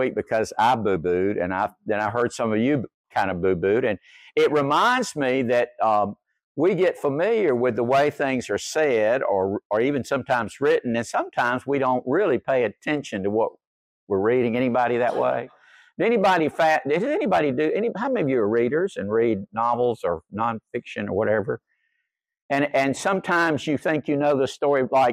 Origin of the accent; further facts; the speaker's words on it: Laurinburg, North Carolina, United States; had a great talk about growing up in Laurinburg, North Carolina, with my cousins, Greg and Anne Marie and Billy and my Uncle Bill and my Aunt Eunice.